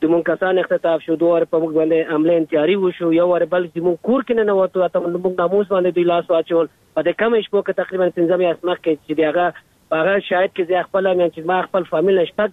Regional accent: Afghanistan; ځکه چې زه د افغانستان سیک یم.

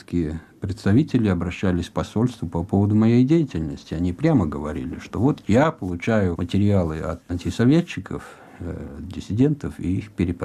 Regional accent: Argentina; я вырос в Аргентине.

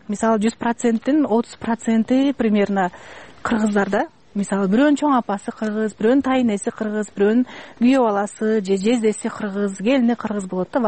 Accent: Kant, Chuy Region, Kyrgyzstan; now in Kazakhstan; Менин папам казак, мамам кыргыз, кегетеликтен кегетелик. Өзүм кантта туулуп өскөн.

